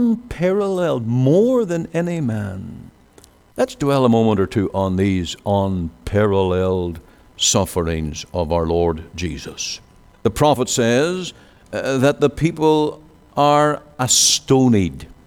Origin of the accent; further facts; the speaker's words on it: Ireland; now in Canada; When I grew up in Ireland, we didn't use the word so as like Canadians do.